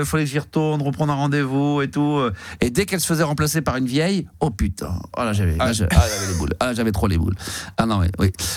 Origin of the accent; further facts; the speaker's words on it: Nice, Provence-Alpes-Côte d'Azur, France; Je suis niçois d'autant plus.